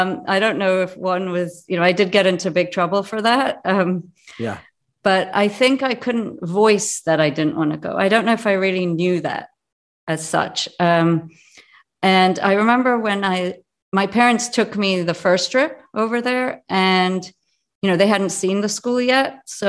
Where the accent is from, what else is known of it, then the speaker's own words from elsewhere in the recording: Jamaica; born there; also born or lived in England / Montreal / New York; my accent does represent so many places that I've lived: Jamaica, England, Montreal, New York.